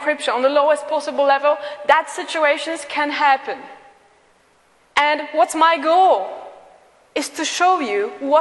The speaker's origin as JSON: {"language": "English", "country": "Poland", "second_language": "English", "said": "I'm from Poland. We don't like expensive stuff."}